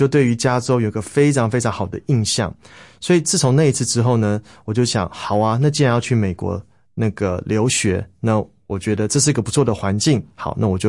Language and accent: Chinese; Keelung, Taiwan; 而且我从小在基隆长大，那基隆就是每天下雨